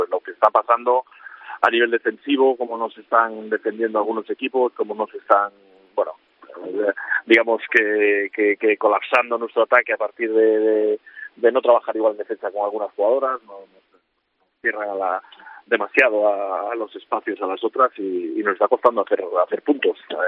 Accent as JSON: {"language": "Spanish", "town": "Vigo", "region": "Galicia", "country": "Spain", "said": "Sí, sí, soy de Vigo."}